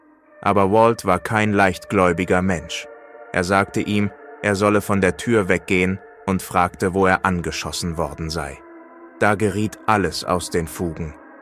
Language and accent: German; Colombia; Ich bin eine 29-jährige kolumbianische Frau, geboren und aufgewachsen in Kolumbien.